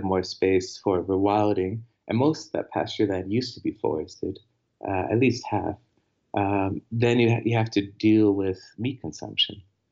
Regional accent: Canada; I'm Canadian. That's, you see that in Canada all the time.

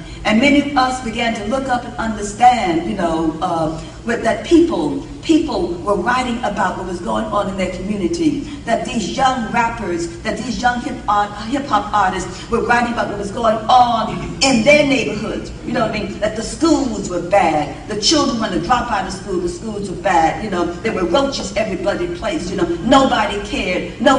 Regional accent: New York City, New York, United States; I come from New York City, we never had dogs at all. We could barely feed ourselves, much less a dog.

